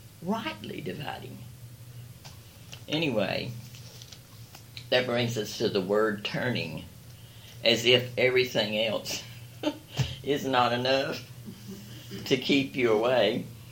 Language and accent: English; United States; This is where I live. I'm an American. I don't know how American I am, but I'm pretty American.